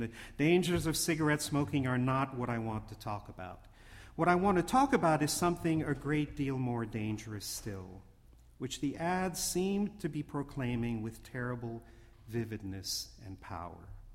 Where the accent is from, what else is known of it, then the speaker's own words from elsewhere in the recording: New York City, New York, United States; I was born in New York City and lived there off and on for years.